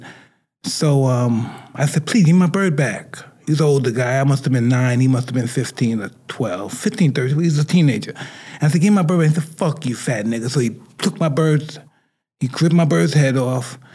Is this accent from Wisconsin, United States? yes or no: no; Brooklyn, New York, United States; I grew up in Brooklyn, New York. Mm-hmm. Listen, at one time it looked nice. And then I realized that we had to move.